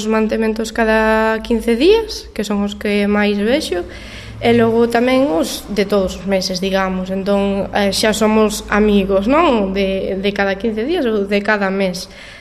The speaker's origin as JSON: {"language": "Galician", "town": "Barallobre", "region": "Galicia", "country": "Spain", "said": "Pues eu son de Preto, son de Barallobre, pues decidí montar un negocio preto da miña casa"}